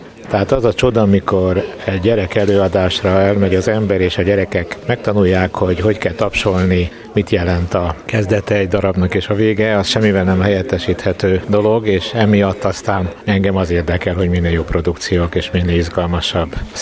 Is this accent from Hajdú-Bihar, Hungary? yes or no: no; Budapest, Hungary; Mondjuk én egy budapesti vagyok